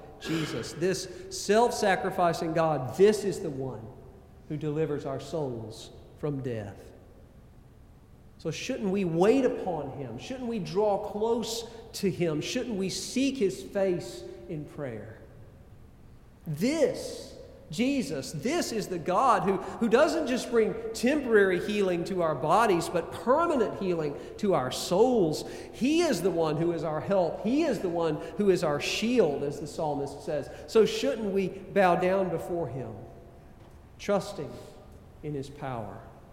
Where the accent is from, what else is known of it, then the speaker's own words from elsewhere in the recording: Valdosta, Georgia, United States; That's about an hour west of my hometown of Valdosta.